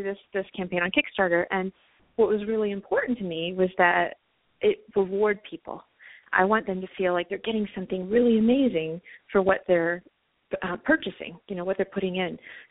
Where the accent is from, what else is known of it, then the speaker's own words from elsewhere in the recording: the South, United States; Like, it seems to be a more southern U.S. thing, and I grew up in the South, so that was a part of it.